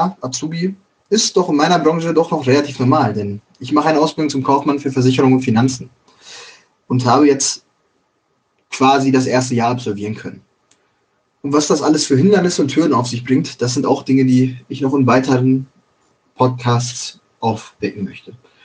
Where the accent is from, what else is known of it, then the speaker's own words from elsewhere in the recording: Schwerte, North Rhine-Westphalia, Germany; also born or lived in Dortmund / Bochum; Ich bin halt geboren und aufgewachsen in Schwerte, Dortmund und Bochum. Den Großteil meiner Kindheit habe ich in diesen drei Städten verbracht